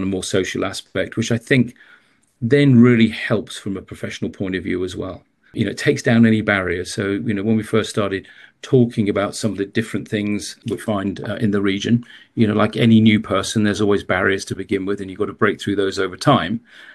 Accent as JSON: {"language": "English", "country": "United Kingdom", "said": "Obviously, as a Brit, I struggle with some of the languages."}